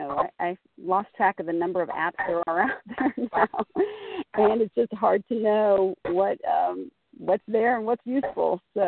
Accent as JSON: {"language": "English", "town": "Los Angeles", "region": "California", "country": "United States", "also_born_or_lived": "East Coast", "moved": "as an adult", "said": "I was originally from Los Angeles and worked in L.A. and then relocated to the East Coast and went on the consulting side of things."}